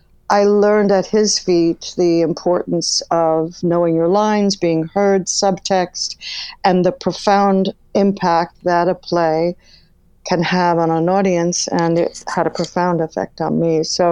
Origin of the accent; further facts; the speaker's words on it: Florida, United States; also born or lived in Connecticut; I grew up in, we came over and we were in Connecticut, and then we went to Miami, and then we went to North Miami. I mostly was raised in Florida, Southern Florida.